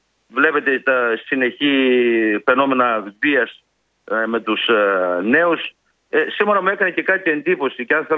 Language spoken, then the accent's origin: Greek; Central Macedonia, Greece; born there; now in Kilkis, Greece; εγώ με Μακεδόν του γένους γεννήθηκα στην Πλερία, ζω στην Κλικής.